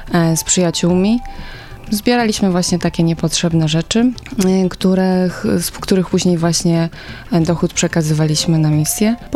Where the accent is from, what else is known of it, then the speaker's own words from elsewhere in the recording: Buk, Greater Poland Voivodeship, Poland; bo pochodzę z Buku pod Poznaniem.